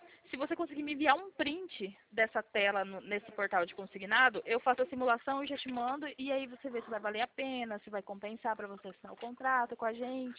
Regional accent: Campo Grande, Mato Grosso do Sul, Brazil; Meu telefone DDD é 67, porque eu sou daqui de Campo Grande, no Mato Grosso do Sul.

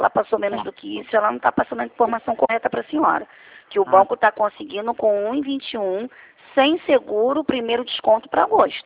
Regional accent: Rio de Janeiro, Brazil; Eu sou do Rio.

